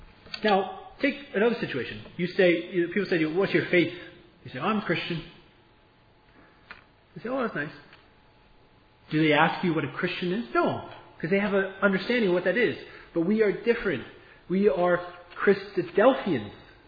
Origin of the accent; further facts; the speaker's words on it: Canada; many of us here are American. I'm Canadian.